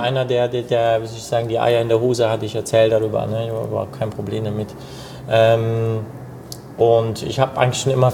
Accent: Cologne, North Rhine-Westphalia, Germany; Ich bin hier in Köln geboren und groß geworden, aufgewachsen, ne? Und auch für einen Italiener auch 1,80 gewachsen, ja.

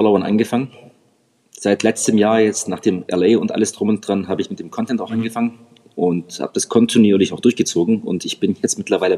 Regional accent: Reutlingen, Baden-Württemberg, Germany; So, ich bin gebürtiger Reutlinger. Ich bin hier geboren, aufgewachsen und ich hänge wirklich so an den Wurzeln hier.

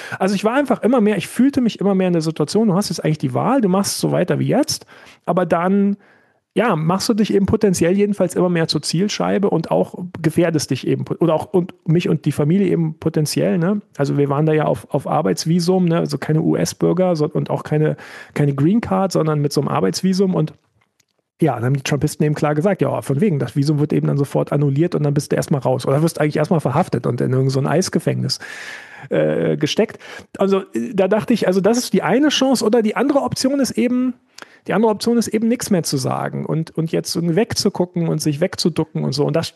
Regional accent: Southern Germany, Germany; Also ich komme eigentlich aus Süddeutschland

